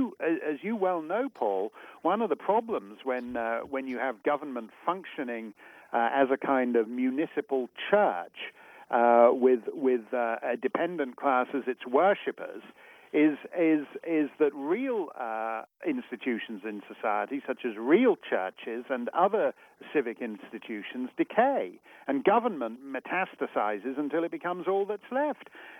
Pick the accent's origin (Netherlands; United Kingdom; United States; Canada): Canada; Toronto, Ontario; born there; I was born in Toronto, a subject of Her Britannic Majesty. I was born in Toronto, a subject of the Queen of Canada.